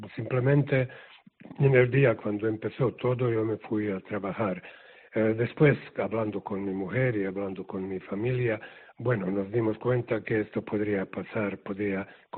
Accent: Sarajevo, Federation of Bosnia and Herzegovina, Bosnia & Herzegovina; Spanish is a second language; soy de Sarajevo, porque nací en Sarajevo, porque estoy enamorado en Sarajevo, porque pienso que Sarajevo es única ciudad de este tipo, un Jerusalén de Europa, donde vivíamos juntos

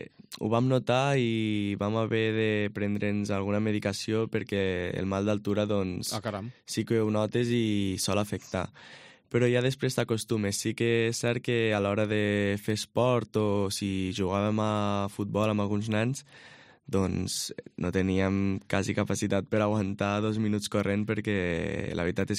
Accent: Lleida, Catalonia, Spain; Sí, jo sóc de Lleida.

